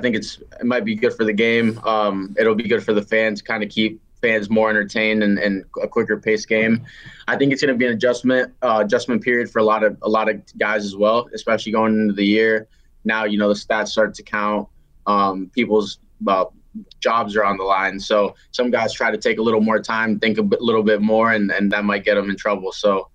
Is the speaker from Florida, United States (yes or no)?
yes; Florida, United States; I mean, I grew up in South Florida. I was supposed to go to the University of Miami before signing.